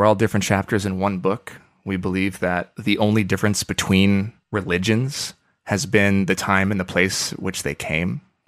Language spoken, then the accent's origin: English; Oregon, United States; Because I grew up in Oregon and you couldn't have been farther away.